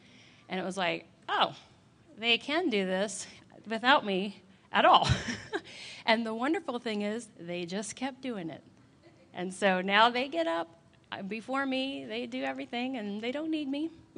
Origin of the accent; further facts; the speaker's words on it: Columbus, Ohio, United States; So that's why I grew up in Columbus, because of oppressive expectations.